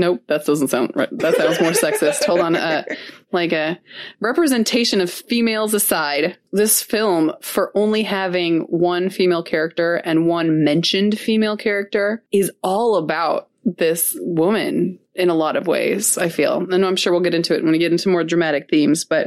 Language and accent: English; United States; Like, cause I'm American, and that's not me being racist.